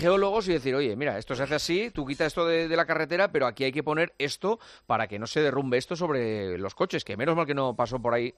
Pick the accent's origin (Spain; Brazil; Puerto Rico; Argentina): Spain; Asturias; Yo que soy asturiano